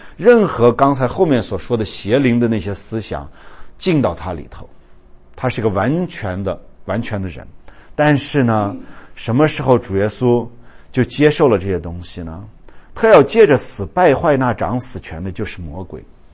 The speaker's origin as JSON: {"language": "Chinese", "country": "China", "said": "我们中国人说，有的时候事情让你心碎了"}